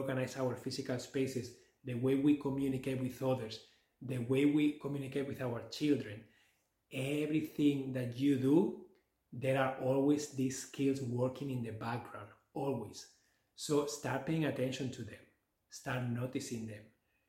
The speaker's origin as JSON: {"language": "English", "town": "Barcelona", "region": "Catalonia", "country": "Spain", "also_born_or_lived": "Canada", "said": "I am originally from Barcelona, but I have been living in Canada for the last 10 years."}